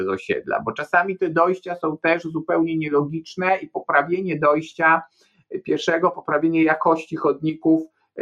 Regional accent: Warsaw, Masovian Voivodeship, Poland; osobiście jako warszawiak też mam pewien taki niedosyt

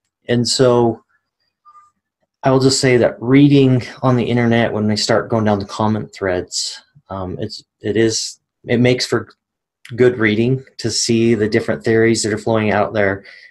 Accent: Roosevelt, United States; One, when I was a child, I grew up here in Roosevelt, and there was one night that I was up late.

